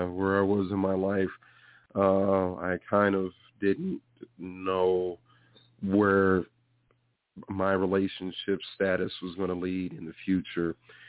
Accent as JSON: {"language": "English", "town": "Colorado Springs", "region": "Colorado", "country": "United States", "tie": "born or raised there", "said": "I am from Colorado, native, born and raised here from Colorado Springs."}